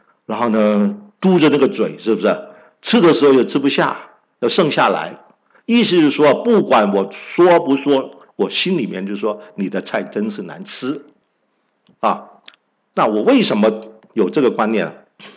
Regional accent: Hong Kong; 因为我是在香港长大的广东人啊

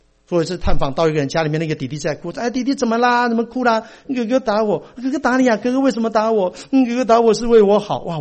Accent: Taiwan; moved away; 因为我从台湾来才四年啊

